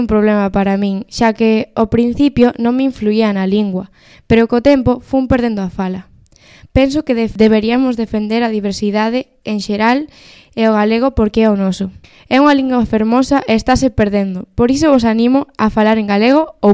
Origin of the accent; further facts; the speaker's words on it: Galicia, Spain; son galega. Dende pequena, meus pais sempre me falaron en galego.